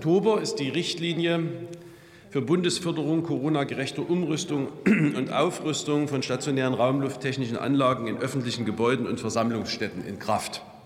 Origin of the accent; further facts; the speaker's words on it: Hohenstein-Ernstthal, Saxony, Germany; Bei uns in Sachsen funktioniert ganz gut.